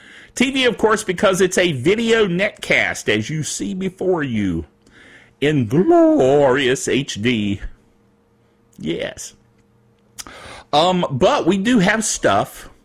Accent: Thomasville, North Carolina, United States; Now, I'm not from Ireland. I'm actually from Thomasville, North Carolina.

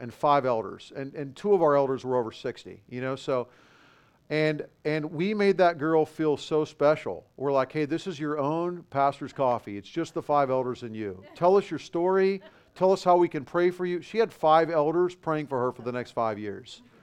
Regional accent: Tucson, Arizona, United States; now in California, United States; And I grew up in Tucson, so I know that culture pretty well.

